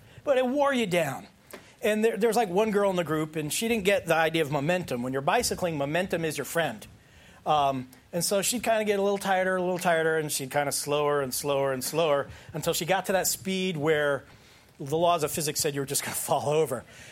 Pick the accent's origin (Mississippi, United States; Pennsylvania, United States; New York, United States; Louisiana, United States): New York, United States; Long Island; Now, I grew up on Long Island. Long Island's pretty flat.